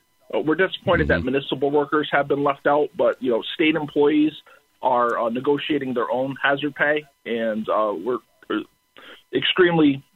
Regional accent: Waterbury, Connecticut, United States; I worked very closely with workers at my hometown hospital, Waterbury Hospital in Connecticut

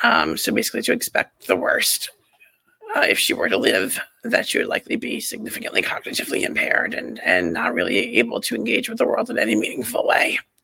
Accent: New York, United States; And so I grew up here on Long Island, on the North Shore of Long Island.

